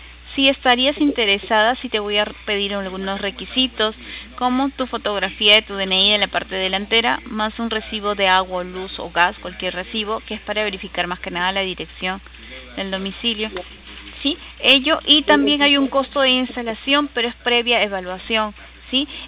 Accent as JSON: {"language": "Spanish", "region": "Lima", "country": "Peru", "said": "yo soy de Lima"}